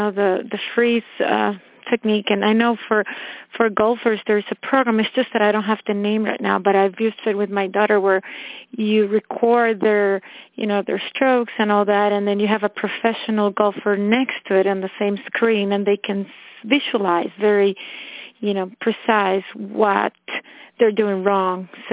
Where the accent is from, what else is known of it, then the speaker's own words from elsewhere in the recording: Costa Rica; I live in Costa Rica. I'm from Costa Rica, actually